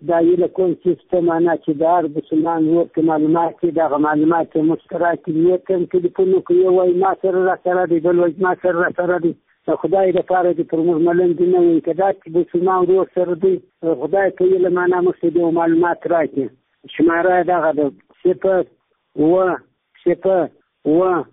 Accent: Zhari, Kandahar, Afghanistan; زه د کندهار د ولایت یم د جړی ولسوالۍ

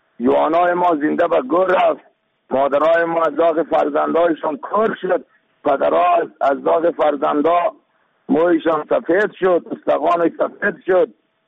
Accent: Afghanistan; ما شما افغان هستیم.

